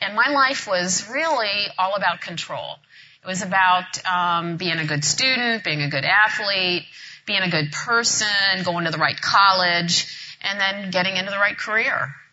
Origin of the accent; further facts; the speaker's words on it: Cincinnati, Ohio, United States; Well, I grew up in Cincinnati, suburban life, oldest of four kids, overachiever